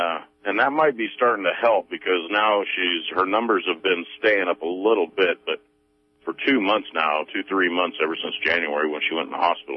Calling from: Eureka, California, United States

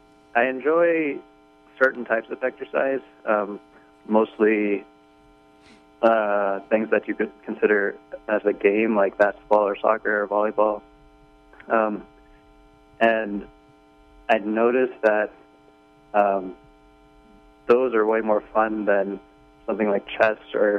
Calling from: Utah, United States; Hi, this is a caller from Utah again.

